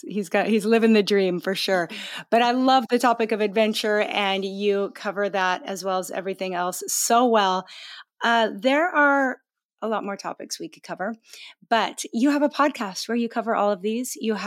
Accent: Hawaii, United States; I thought Portugal was freezing, but we're from Hawaii.

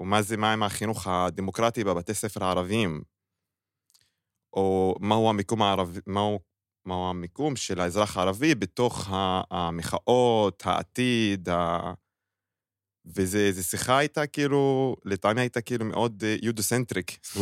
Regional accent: Tur'an, Northern District, Israel; בגליל, בכפר טורעאן.

